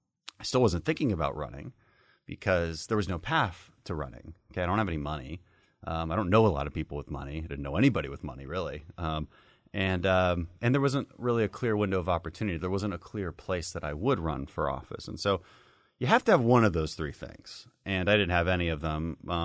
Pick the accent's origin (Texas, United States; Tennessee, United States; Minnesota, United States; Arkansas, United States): Texas, United States; Houston; also born or lived in Bogota, Colombia; You know, I grew up abroad because my dad was in the oil and gas sector. So I grew up in Houston.